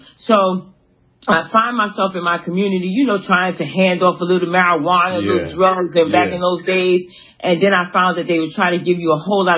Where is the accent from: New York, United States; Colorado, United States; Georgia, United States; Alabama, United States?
New York, United States; Brooklyn; I'm from Brownsville in East New York.